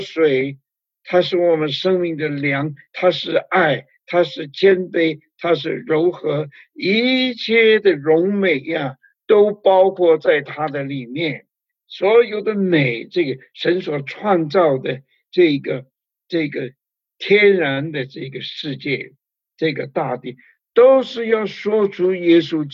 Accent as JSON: {"language": "Chinese", "country": "China", "said": "特别我们中国人，啊，我们稍微念过一点，孔孟之道的，念过一点古书的"}